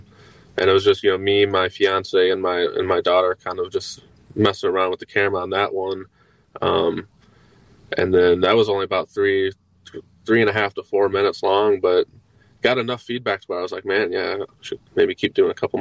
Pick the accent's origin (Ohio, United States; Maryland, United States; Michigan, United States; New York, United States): Michigan, United States; Monroe; Yeah. Born and raised right where, you know, it's Prometica now, but when I was there, you know, it's Mercy to me.